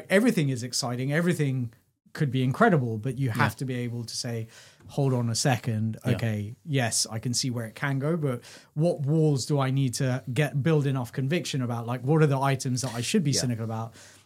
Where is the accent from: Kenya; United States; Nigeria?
Kenya; I came from Kenya and, going out and going on safari and just seeing the vast magnificence of the world around me